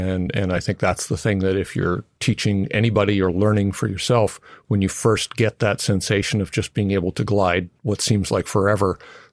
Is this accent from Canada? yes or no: yes; Canada; I grew up in Canada